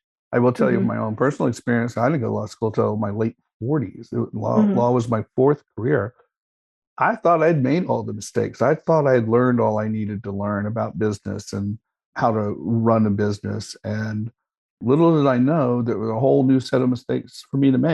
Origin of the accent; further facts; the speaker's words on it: Kansas, United States; I'm from Kansas. You know? But here I am practicing maritime law, or some other variation of that story.